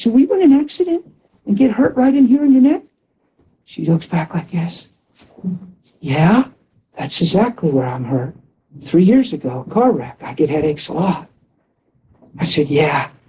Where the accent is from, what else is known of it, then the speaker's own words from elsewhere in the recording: Pennsylvania, United States; I said, I'm from Pennsylvania. I may never see you again, but Jesus loves you.